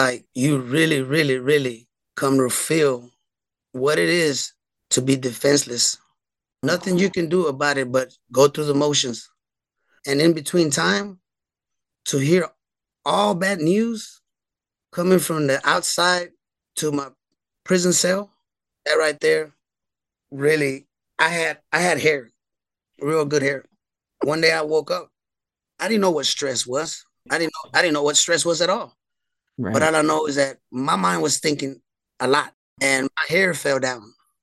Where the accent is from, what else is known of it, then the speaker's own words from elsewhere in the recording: Mexico; also born or lived in Houston, United States; I was born in Houston, Texas, October 6, 1980. At a little bit over 1 year old, I was sent to Mexico to be raised with my parents, grandparents.